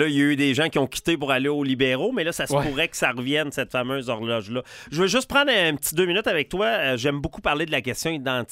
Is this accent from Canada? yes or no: yes; Quebec, Canada; je me reconnais beaucoup là, en tant que Québécois de 46 ans.